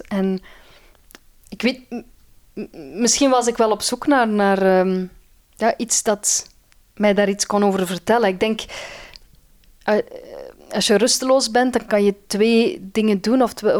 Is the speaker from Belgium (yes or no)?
yes; Veurne, Flanders, Belgium; now in Antwerp, Belgium; Wij hadden in Veurne, de stad waar ik ben geboren en getogen, een bibliotheek.